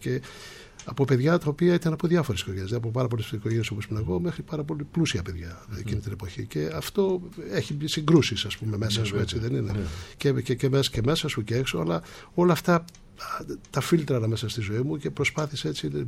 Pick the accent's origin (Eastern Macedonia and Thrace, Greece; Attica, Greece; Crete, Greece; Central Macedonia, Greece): Attica, Greece; Nea Erythraia; Εγώ μεγάλωσα στη Νέα Ερυθρέα. Η μητέρα μου ήταν από την Μικρά Ασία, η οικογένειά της. Ο πατέρας μου από τα χωριά εδώ της Αττικής. Μεγάλωσα στην προσφυγική Ερυθρέα, σε μια πολύ φτωχική οικογένεια